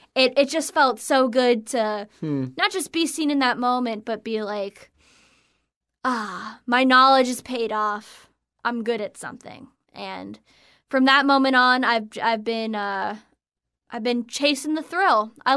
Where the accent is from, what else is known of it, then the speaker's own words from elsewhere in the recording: Florida, United States; yeah, I'm from Florida and I'm on vacation with my family.